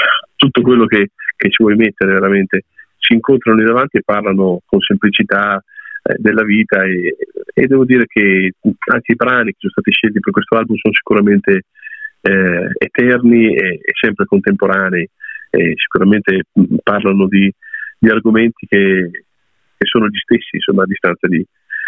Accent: Urbino, Marche, Italy; io sono nato a Urbino e devo dire che nel mio paese c'è sempre un po' di diffidenza verso quello che viene, insomma, da fuori

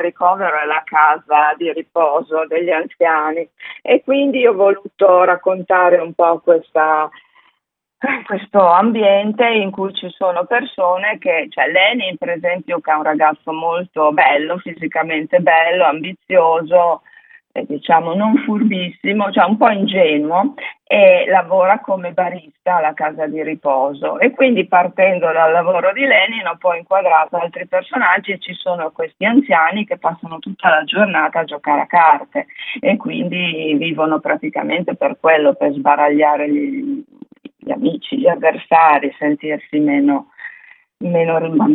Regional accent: Imola, Emilia-Romagna, Italy; io non sono nata a Imola, ma sono cresciuta lì e sono rimasta lì fino alla fine dell'università, ho fatto l'università a Bologna, poi sono andata via

